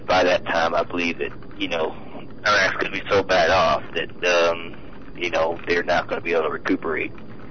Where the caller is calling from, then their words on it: Tulare, California, United States; I'm from Tallulah in Utah. Tulare. It's just west of you.